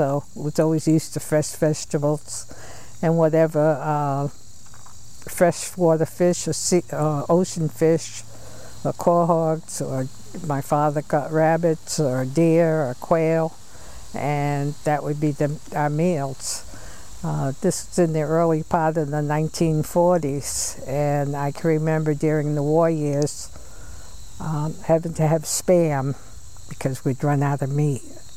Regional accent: Westerly, Rhode Island, United States; also born or lived in Old Lyme, Connecticut, United States; born in Old Lyme, Connecticut, and raised in Westerly.

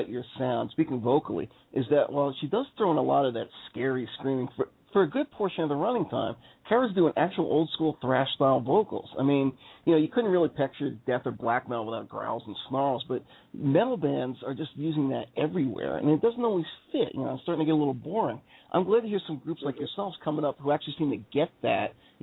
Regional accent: New York, United States; I mean, does what I'm assuming from, you know, being New Yorker to be a more woodsy environment

